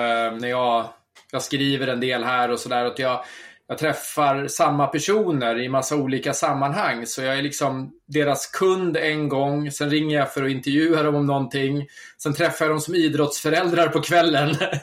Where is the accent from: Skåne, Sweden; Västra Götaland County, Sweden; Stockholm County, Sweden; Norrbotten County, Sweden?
Stockholm County, Sweden; Södertälje; Och sen har vi bott i Stockholm också under perioder, och jag är född och uppvuxen i Södertälje, som inte är någon jättestad, men det är större än Falun det också.